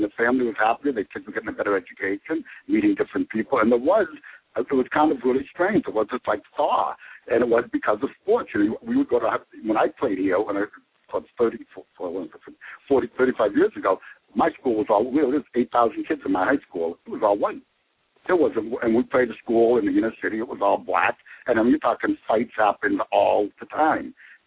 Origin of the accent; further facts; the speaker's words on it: Boston, Massachusetts, United States; now in Ohio, United States; I watched when I grew up in Boston before I moved out in Ohio.